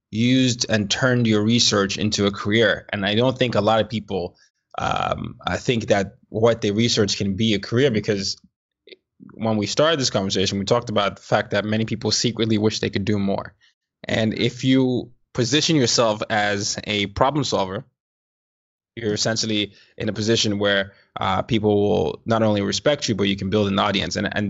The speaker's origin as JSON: {"language": "English", "country": "Nigeria", "said": "I'm not a citizen. I'm Nigerian. I grew up in different parts of the world."}